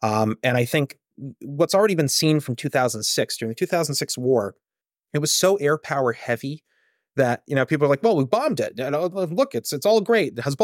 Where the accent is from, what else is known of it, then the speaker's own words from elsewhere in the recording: United States; I'm an American number one, and I just kind of watch the stuff.